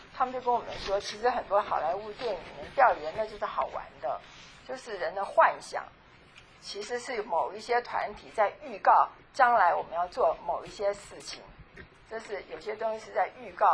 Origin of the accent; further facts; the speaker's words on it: Taiwan; 我们在台湾的时候还猪血糕